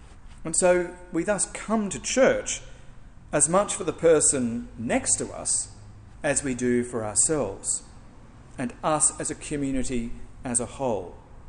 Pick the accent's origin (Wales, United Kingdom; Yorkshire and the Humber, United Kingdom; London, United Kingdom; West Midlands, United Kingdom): Yorkshire and the Humber, United Kingdom; Elstonwick; where I grew up in Elstonwick, there was a chap who had painted this on the side of his white van in black sort of handwritten letters